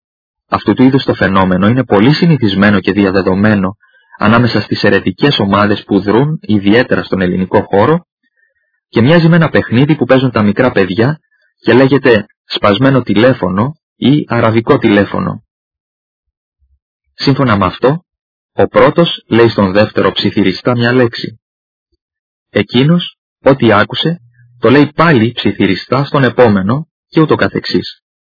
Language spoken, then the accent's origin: Greek; Greece; Έχουμε δηλαδή ως Έλληνες το μεγάλο προνόμιο να μιλούμε την ελληνική γλώσσα